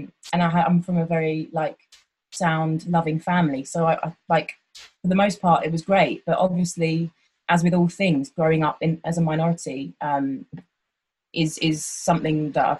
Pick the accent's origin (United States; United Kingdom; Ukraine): United Kingdom; East of England; when I say I'm from Hertfordshire